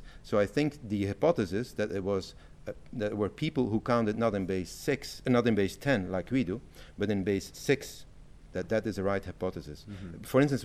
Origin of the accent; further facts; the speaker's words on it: Brussels, Brussels-Capital Region, Belgium; I said, okay, I'm from Brussels.